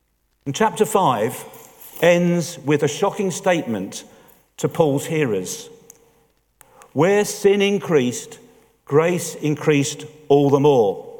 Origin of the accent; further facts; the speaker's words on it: London, United Kingdom; but being a Londoner, I actually heard him speak once.